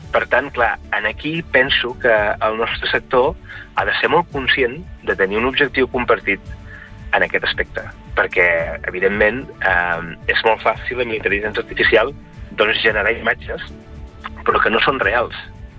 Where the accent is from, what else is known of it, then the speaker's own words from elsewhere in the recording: Sant Feliu de Guíxols, Catalonia, Spain; Jo estic i sóc de Sant Feliu de Guíxols. Per tant, és un poble o una ciutat petitíssima o petita, d'acord?